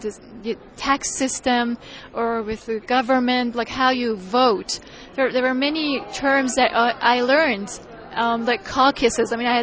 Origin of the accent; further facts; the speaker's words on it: Iran; moved away as an adult; now in Staten Island, United States; I'm an ESL teacher, and I'm originally from Iran. I came here about a year and a half ago